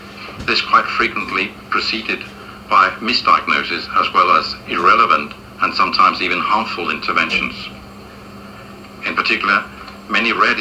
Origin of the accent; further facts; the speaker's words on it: Denmark; English is a second language; My home country is Denmark. Denmark is part of Scandinavia.